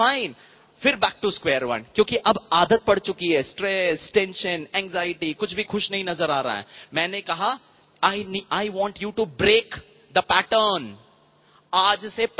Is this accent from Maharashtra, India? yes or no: yes; Mumbai, Maharashtra, India; मैं मुंबई से हूं